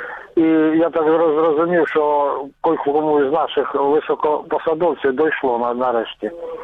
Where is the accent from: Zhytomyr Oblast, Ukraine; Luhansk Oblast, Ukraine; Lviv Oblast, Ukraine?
Luhansk Oblast, Ukraine; Луганщина.